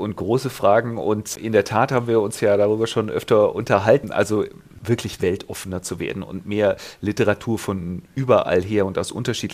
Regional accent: Hesse, Germany; diese Kirche, wo ich herkomme in Nordhessen, stammt aus der Tradition der sogenannten nordhessischen Renitenz.

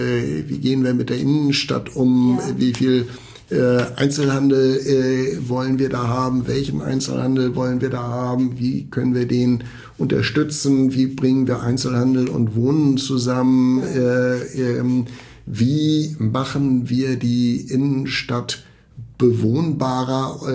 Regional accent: Lübeck, Schleswig-Holstein, Germany; Ich habe ja meine ganze Kindheit in Lübeck verbracht.

